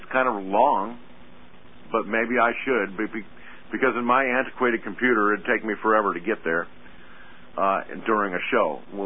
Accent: California, United States; Not the Steve that I grew up with in California.

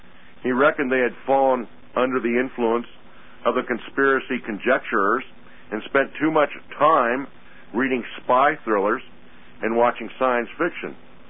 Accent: California, United States; Not the Steve that I grew up with in California.

